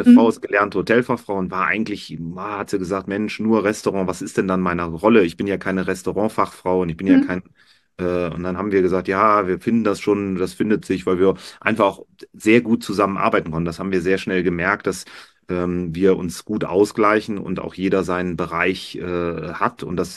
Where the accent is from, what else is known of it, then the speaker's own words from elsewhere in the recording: Cologne, North Rhine-Westphalia, Germany; born there; Ich bin ein gebürtiger Kölner, wollte immer in die Heimat zurück